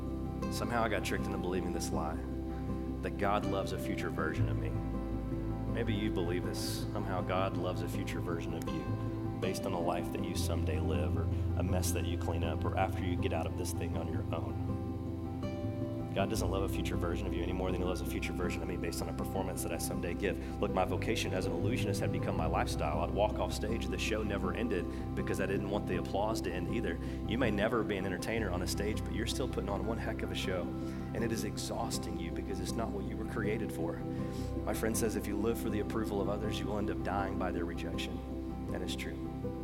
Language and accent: English; Bible Belt, United States; I would come home and then we grew up in the Bible Belt, right? So we would pray before every meal.